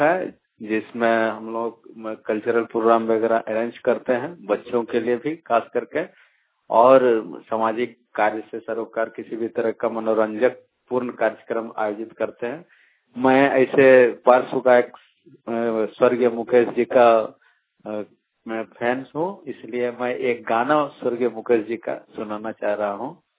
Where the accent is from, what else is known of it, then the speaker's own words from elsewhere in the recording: Dumka, Jharkhand, India; मैं दुमका झारखंड का निवासी हूँ। मोहल्ला मेरा रसिकपुर है।